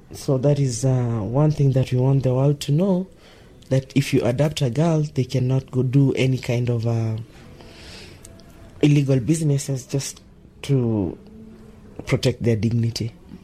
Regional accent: Kibera, Nairobi, Kenya; I am the female Kenya Nubian cultural ambassador. I live in Kibera. I was born in Kibera, raised in Kibera, educated elsewhere, but still came back to Kibera. My roots are here.

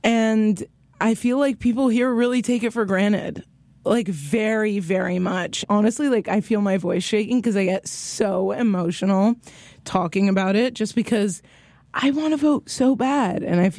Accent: Qatar; I've never had the chance to vote because I grew up in Qatar and there's a king. I don't vote for the king. I'm not a citizen.

